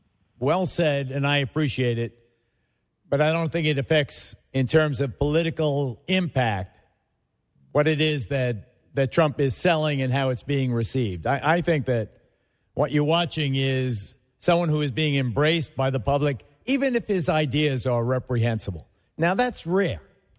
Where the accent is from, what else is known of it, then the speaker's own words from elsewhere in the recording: Brooklyn, New York, United States; That when I grew up in Brooklyn, that's what I always said.